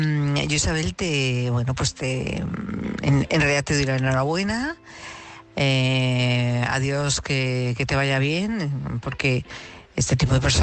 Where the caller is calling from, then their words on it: Madrid, Community of Madrid, Spain; de Madrid